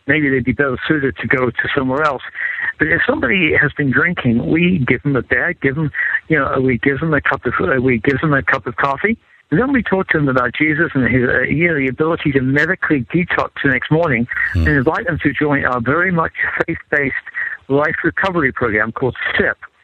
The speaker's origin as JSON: {"language": "English", "region": "England", "country": "United Kingdom", "tie": "born there", "said": "I was born in England. I grew up in a pretty privileged background. I went to a school in South England called Claysmore School"}